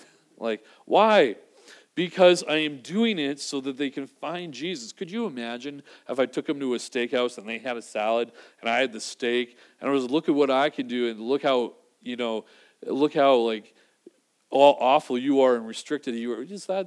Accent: Vancouver, British Columbia, Canada; we grew up in Vancouver, and we

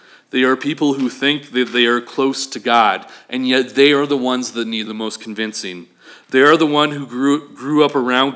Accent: Three Hills, Alberta, Canada; Growing up in Three Hills, going to Prairie, homeschooled, we grew up around Jesus all the time.

